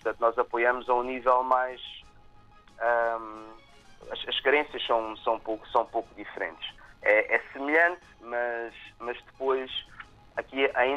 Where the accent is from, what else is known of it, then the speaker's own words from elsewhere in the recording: Portugal; moved away; sou português, nunca vou ser nem angolano, nem inglês, nem espanhol, eu sou português